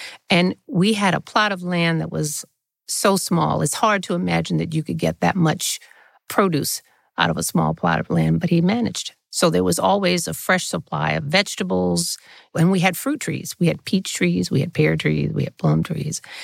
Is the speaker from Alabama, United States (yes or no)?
yes; Mobile, Alabama, United States; Well, Mobile, I grew up on the tail end of segregation, so things had just broken down.